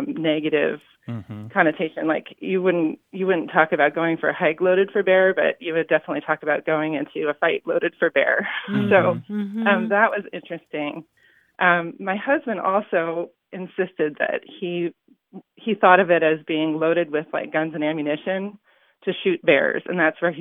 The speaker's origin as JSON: {"language": "English", "region": "California", "country": "United States", "tie": "born or raised there", "said": "My mother is from the Midwest, but I was raised in California."}